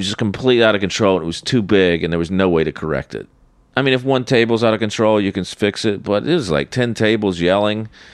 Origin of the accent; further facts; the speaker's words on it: North Carolina, United States; now in New York, United States; I lived here, but I was from North Carolina. But New York comics would come down, and they would, that crowd would hear the accent and write them off immediately.